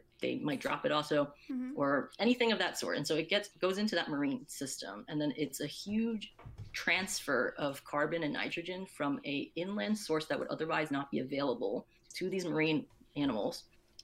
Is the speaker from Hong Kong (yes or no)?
yes; Hong Kong; because I'm originally from Hong Kong and I basically grew up with a very Southeast Asian kind of diet also.